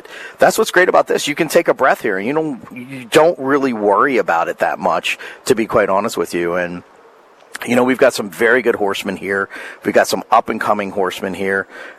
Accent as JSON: {"language": "English", "region": "Pennsylvania", "country": "United States", "tie": "born or raised there", "said": "I grew up in Beaver County, just north, basically northwest of Pittsburgh."}